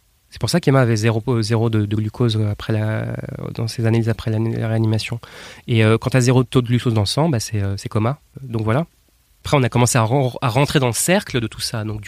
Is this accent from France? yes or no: yes; Nantes, Pays de la Loire, France; born there; moi, je viens de France, né à Nantes, et ma femme née en Sibérie, à Irkoutsk, à côté du Baïkal